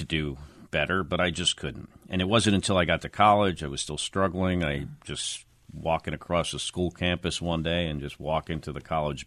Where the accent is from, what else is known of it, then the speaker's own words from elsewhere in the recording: West Orange, New Jersey, United States; I was a volunteer as a young kid in my hometown of West Orange, New Jersey.